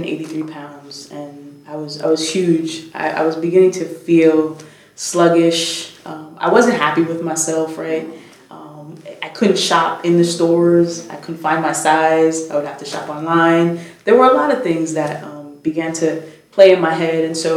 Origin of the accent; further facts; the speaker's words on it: Bronx, New York, United States; So I grew up in the South Bronx, in the South Bronx, in Mott Haven, the Mott Haven community. And I grew up in public housing.